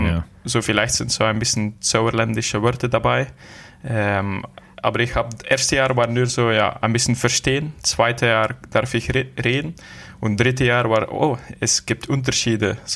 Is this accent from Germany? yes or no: no; Waregem, Flanders, Belgium; German is a second language; Ich bin dort aufgewachsen. Bis 25 Jahre bin ich in Waregem.